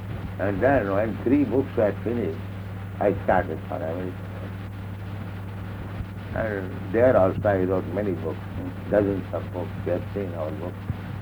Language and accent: English; Kolkata, West Bengal, India; born there; I was born in Calcutta, 1896.